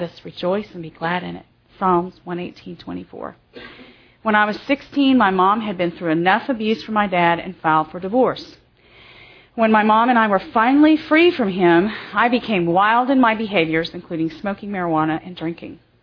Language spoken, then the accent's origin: English; Dallas, Texas, United States; I was born in Dallas, Texas, and was raised a PK until I was 2.